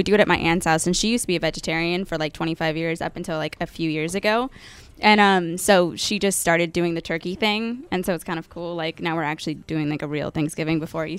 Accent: Hawaii, United States; I grew up in Hawaii, man. Shoes were totally optional.

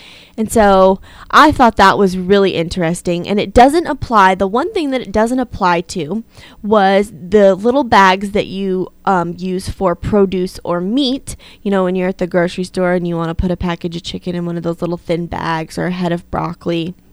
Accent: Arizona, United States; I'm from Arizona, and they don't provide recyclable, like the recycling bins, the trash cans

